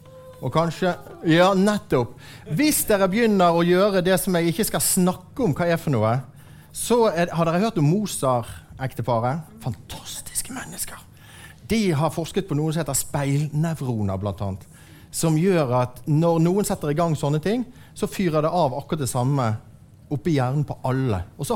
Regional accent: Western Norway, Norway; Jeg kommer jo fra Vestlandet. Der var det jo mange som jobbet i olje og sånn.

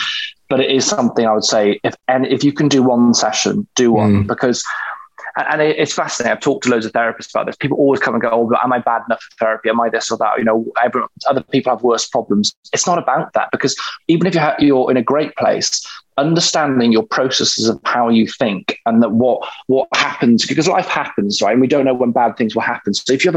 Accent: Wales, United Kingdom; growing up in Wales, I mean, the rugby ball is put in our hands.

